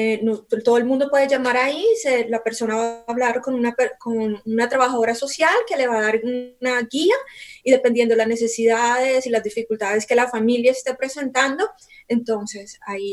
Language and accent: Spanish; Colombia; Tú sabes que yo soy colombiana